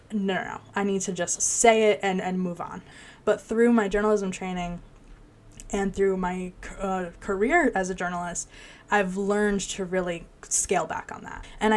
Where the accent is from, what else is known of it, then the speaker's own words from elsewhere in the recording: West Hartford, Connecticut, United States; so I am born and raised in Connecticut, born in Hartford. I was raised in West Hartford, so pretty much definitely a child of Central Connecticut.